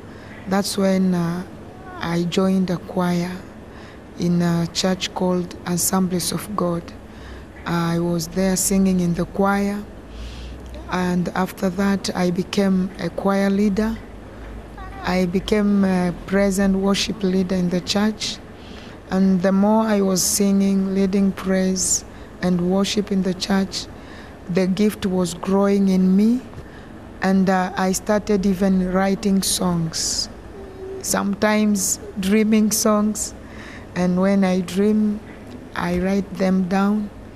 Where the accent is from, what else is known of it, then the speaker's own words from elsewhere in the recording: DR Congo; now in Kenya; I come from Congo, but I live in Kenya.